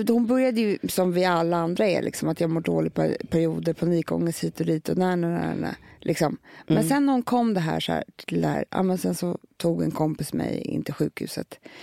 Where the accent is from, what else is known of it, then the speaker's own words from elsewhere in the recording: Sweden; Mm, vi är ju svenskar.